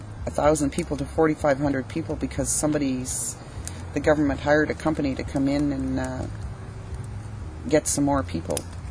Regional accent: British Columbia, Canada; being that I came from Vancouver Island, across Canada, it's the same problem.

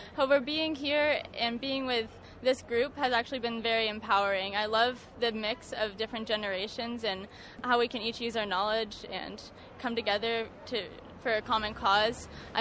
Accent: California, United States; I'm originally from California, outside of San Francisco area, and now I'm living in North Carolina

